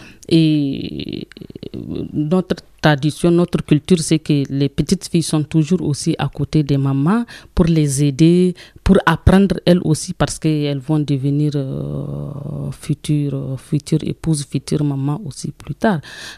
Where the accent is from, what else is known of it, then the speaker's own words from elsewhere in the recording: Niger; Je suis comédienne, conteuse et peintre. Je suis nigérienne. Et disons que mon enfance, je l'ai passée au Niger, sous la coupe de mes grands-parents, sous la coupe de mes parents.